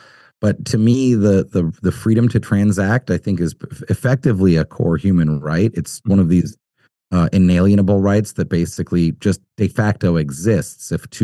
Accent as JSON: {"language": "English", "country": "United States", "said": "I'm obviously a proponent of, as an American, of America being a strong and prosperous and of course, free nation."}